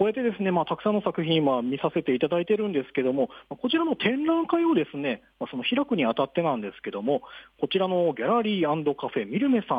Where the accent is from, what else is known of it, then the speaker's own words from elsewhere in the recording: Fukuoka, Japan; 私も福岡県出身なので若干せっかちなところがあるんですけども